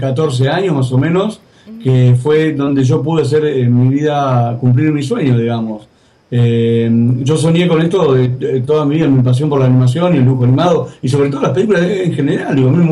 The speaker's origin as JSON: {"language": "Spanish", "country": "Argentina", "said": "me quiero quedar acá en Argentina por lo menos, seguir apostando al cine latinoamericano y seguir apostando acá en mi país"}